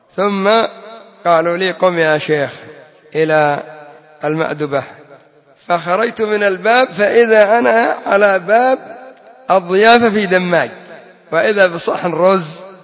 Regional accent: Yemen; كما يقول المثل العامي عندنا في اليمن: الذي بطنه نظيف ما يخاف

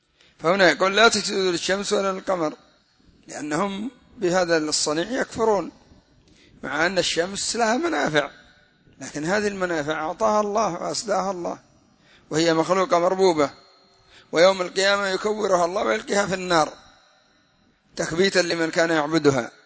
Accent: Hadramaut, Yemen; كما هم عندنا في حضرموت

